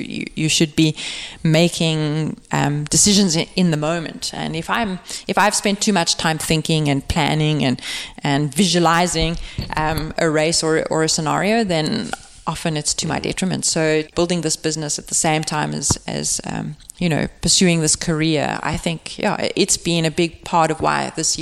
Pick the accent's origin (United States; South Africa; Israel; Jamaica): South Africa; growing up in South Africa where the year runs January to December and I'm born in December